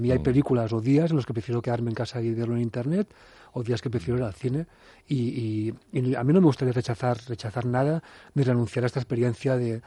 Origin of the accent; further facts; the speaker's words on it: Girona, Catalonia, Spain; born there; Gente con la que yo, que nací en Gerona